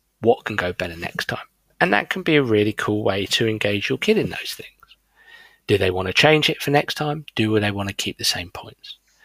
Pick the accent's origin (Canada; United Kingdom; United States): United Kingdom; England; I think growing up, my big hero as an Englishman, when I look at my own sport of golf